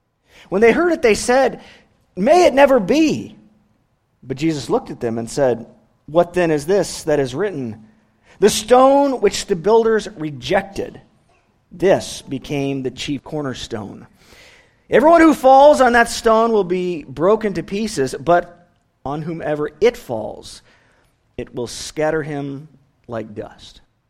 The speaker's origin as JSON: {"language": "English", "region": "California", "country": "United States", "said": "As you know, I come from California"}